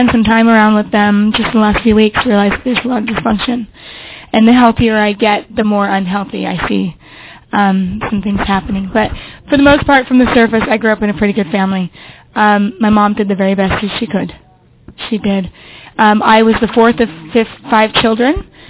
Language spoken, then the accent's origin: English; Utah, United States; So I am from Utah. If any of you are on PhoneBridge, I'm always the … from Utah.